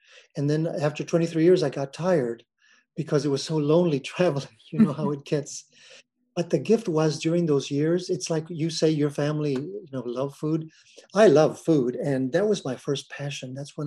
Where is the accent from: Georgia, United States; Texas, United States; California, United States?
Texas, United States; I decided to come back to my hometown, my homeland, Texas.